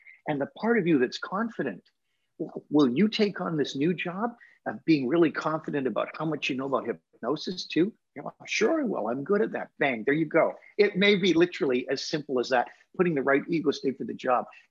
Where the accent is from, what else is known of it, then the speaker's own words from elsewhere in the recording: United Kingdom; even though I'm a British Presbyterian, he's like a Jewish comic.